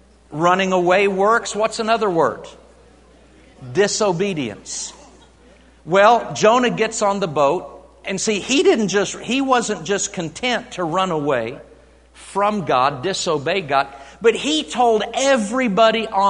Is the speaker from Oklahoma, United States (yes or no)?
yes; Oklahoma, United States; I'm from Oklahoma. We are known for tornadoes.